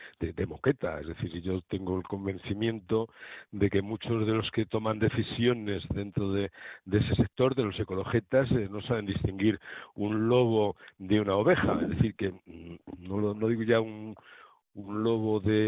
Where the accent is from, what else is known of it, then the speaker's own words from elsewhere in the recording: Castile and León, Spain; Yo, que mi procedencia es el mundo rural, soy castellano viejo, toda mi familia viene de Castilla la Vieja, que he trillado desde pequeño y he visto lo duro que es el trabajar en el campo